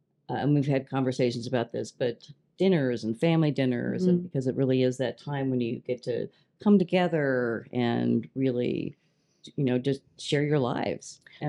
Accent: Omaha, Nebraska, United States; Well, I grew up in Omaha, Nebraska. So it's a company that I love

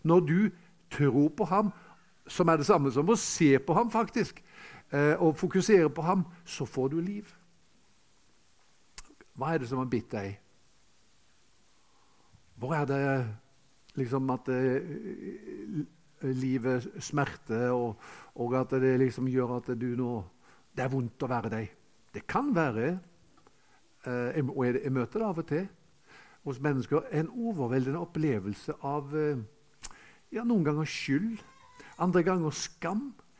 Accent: Haugesund, Rogaland, Norway; hjemme i Haugesund, der jeg kommer fra

